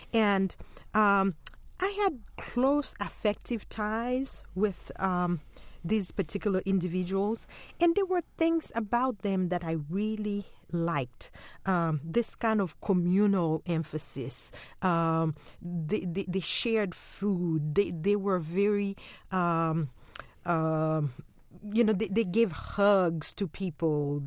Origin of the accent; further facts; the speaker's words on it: Haiti; I was born and raised in Haiti, and voodoo was not practiced in my immediate family.